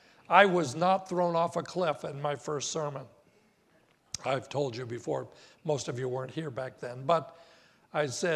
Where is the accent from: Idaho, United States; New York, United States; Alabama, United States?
Idaho, United States; There are cliffs in Idaho, no question, but none by my hometown.